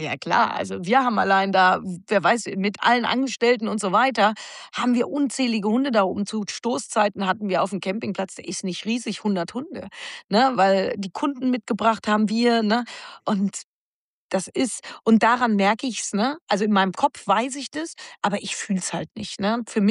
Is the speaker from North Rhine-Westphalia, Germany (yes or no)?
yes; Arnsberg, North Rhine-Westphalia, Germany; da, wo ich aufgewachsen bin, also wo ich geboren bin, das nennt sich Arnsberg, das ist im Sauerland